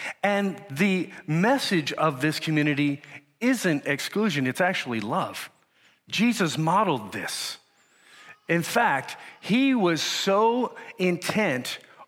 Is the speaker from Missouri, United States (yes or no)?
no; Lancaster, Pennsylvania, United States; born there; Actually, he was in Gettysburg, and I was born in Lancaster, Pennsylvania.